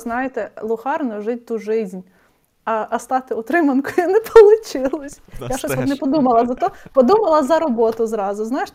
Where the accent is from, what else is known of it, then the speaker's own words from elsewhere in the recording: Khmelnytskyi, Khmelnytskyi Oblast, Ukraine; also born or lived in Lviv; Я жила у Львові з гуртожитку, бо я сама з Хмельницького.